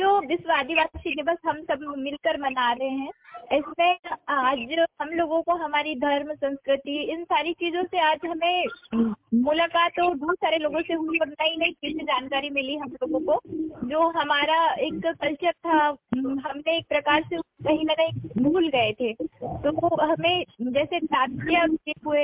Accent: Charan Thapa, Madhya Pradesh, India; मैं अमरवाड़ा ब्लॉक ग्राम चारण थापा की निवासी हूँ और मेरी स्टडी छिंदवाड़ा डिस्ट्रिक्ट में हुई है।

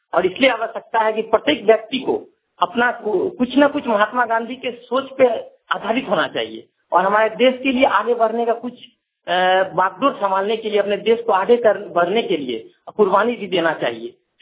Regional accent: Dumka, Jharkhand, India; मैं सिपाह दुमका का निवासी हूँ और एलएन एकेडमी दुमका में मैं शिक्षण कार्यक्रम कर रहा हूँ।

